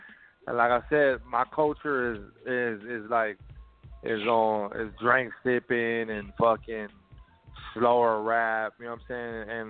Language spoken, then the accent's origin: English; Corpus Christi, Texas, United States; I'm like, yeah, hell yeah, I'm from Corpus and shit.